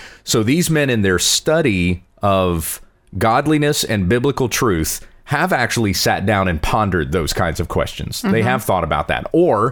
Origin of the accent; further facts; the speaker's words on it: Columbia, South Carolina, United States; born there; because where I was born in Columbia, South Carolina, that's who we had, D. James Kennedy.